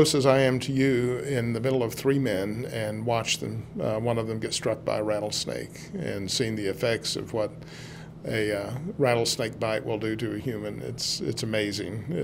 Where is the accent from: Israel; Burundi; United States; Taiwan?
United States; Oak Ridge, Tennessee; also born or lived in Knoxville; I'm not originally from here, but from the age of 3 and a half, I grew up in Oak Ridge and Knoxville.